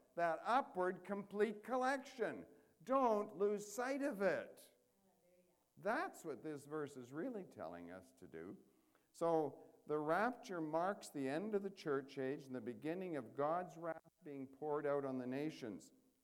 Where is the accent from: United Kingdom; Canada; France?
Canada; I'm a Canadian.